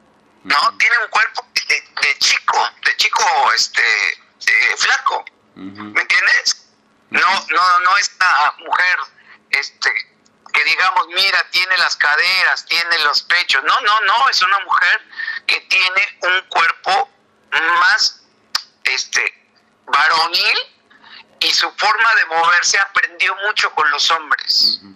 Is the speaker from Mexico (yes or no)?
yes; Mexico; now in Uruguay; cuando yo me vine de México hacia Uruguay, el dólar estaba en 20.